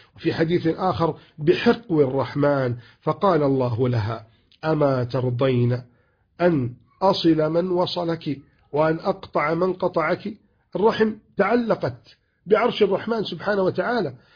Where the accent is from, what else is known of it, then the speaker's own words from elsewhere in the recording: Egypt; بلدنا مصر